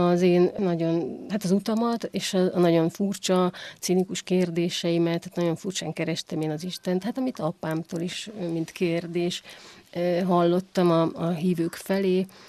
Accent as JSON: {"language": "Hungarian", "town": "Nyíregyháza", "region": "Szabolcs-Szatmár-Bereg", "country": "Hungary", "tie": "born or raised there", "said": "Nyíregyházán születtem, ott éltem 21 évig, és nem vallásos családban."}